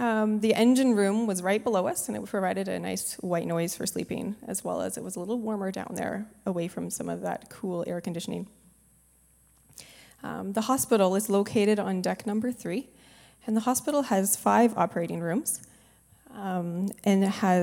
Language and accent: English; Canada; I'm Canadian